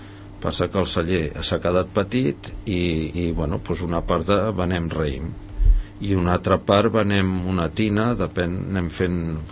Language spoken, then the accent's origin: Catalan; La Morera de Montsant, Catalonia, Spain; Nosaltres som de la Morera Montsant i a l'altra banda és el terme de Pobleda